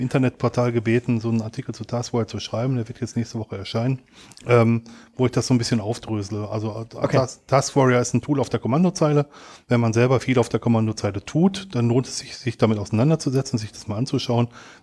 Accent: Germany; now in Switzerland; Ich bin Deutscher, der in die Schweiz ausgewandert ist.

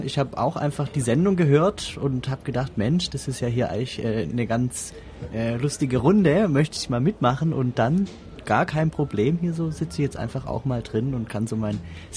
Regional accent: Stuttgart, Baden-Württemberg, Germany; Also ich komme eigentlich aus Stuttgart

